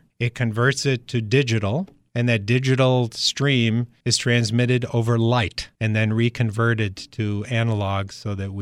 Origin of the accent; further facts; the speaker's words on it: Redondo Beach, California, United States; now in Rochester, United States; I grew up in Redondo Beach, California.